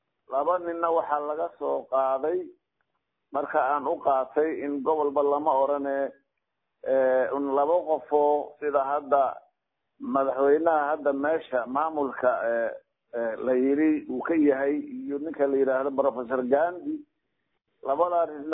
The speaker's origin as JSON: {"language": "Somali", "town": "Kismayo", "region": "Lower Juba", "country": "Somalia", "tie": "born or raised there", "said": "aniga xaqiiqiyan waxaan ka soo jeedaa Jubbada hoose magaalada Kismaayo oo ah meesha aan ku dhashay"}